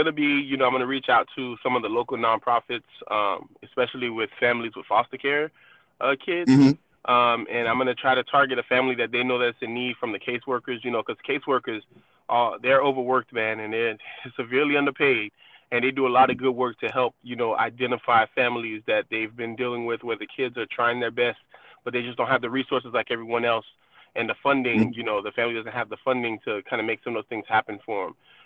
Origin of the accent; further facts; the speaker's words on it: North Miami, Florida, United States; now in Sunrise, United States; Well, you know, I grew up in North Miami.